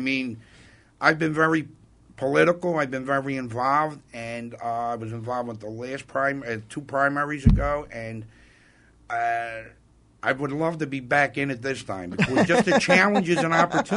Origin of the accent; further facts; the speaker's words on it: Philadelphia, Pennsylvania, United States; I grew up in South Philly, dead in the center of South Philly